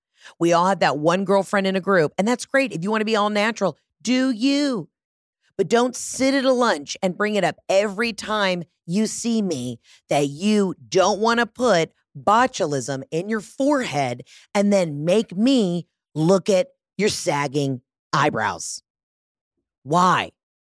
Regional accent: Atlanta, Georgia, United States

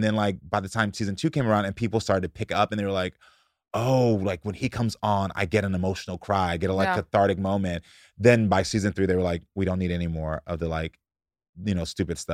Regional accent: Texas, United States; And Bobby, because we're the oldest and we're both from Texas.

